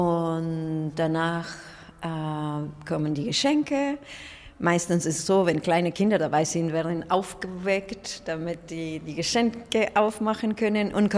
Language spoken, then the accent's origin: German; Peru; Ja, in Peru ist eine Mischung von allem. Ne? Natürlich haben wir auch typisch amerikanische Lieder gehört, aber auch die Villancicos, und die kommen aus Spanien.